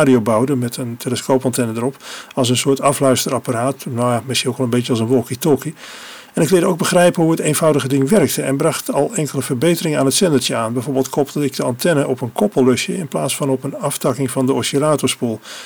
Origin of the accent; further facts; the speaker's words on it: Dordrecht, South Holland, Netherlands; En met wat vriendjes zwierven wij door de wijk in Dordrecht, Wielwijk, waar ik ben opgegroeid.